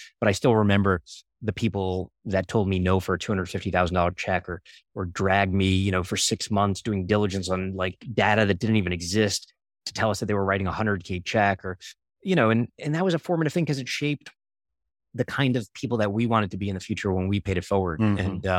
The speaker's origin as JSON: {"language": "English", "town": "Brooklyn", "region": "New York", "country": "United States", "tie": "born or raised there", "said": "growing up in Coney Island, Brooklyn, and being around scammers and being lied"}